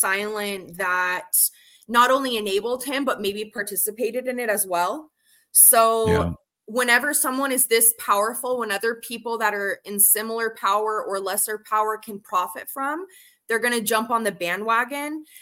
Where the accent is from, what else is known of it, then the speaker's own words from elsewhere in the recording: United States; No, I think especially being American, being in America, that fear is a dominant, you know, feeling regarding our media